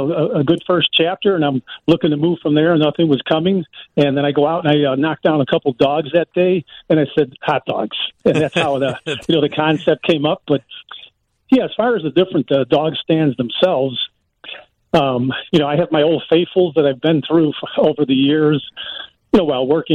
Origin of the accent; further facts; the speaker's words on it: Chicago, Illinois, United States; Yeah, I'm one of those guys as a kid growing up, I moved about 9 different times, but always through different parts of the South Side.